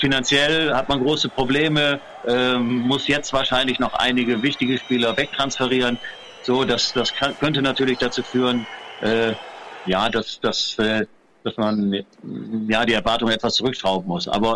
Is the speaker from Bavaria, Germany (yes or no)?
no; Düsseldorf, North Rhine-Westphalia, Germany; Ich bin Düsseldorfer Sohn